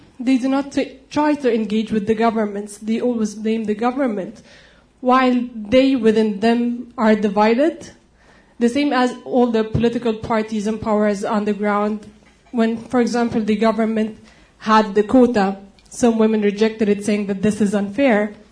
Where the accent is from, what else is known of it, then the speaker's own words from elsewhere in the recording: Egypt; now in United States; I'm from Egypt, and I'm studying here in the U.S.